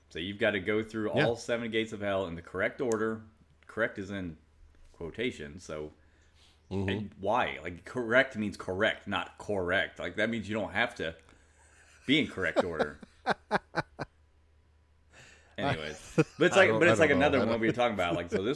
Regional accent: Kansas, United States; Because I grew up in Kansas, but I've heard of this before, but it's not anywhere near where I grew up.

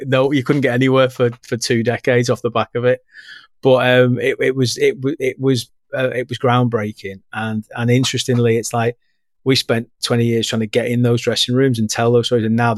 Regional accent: St Helens, North West England, United Kingdom; I'm from St. Helens.

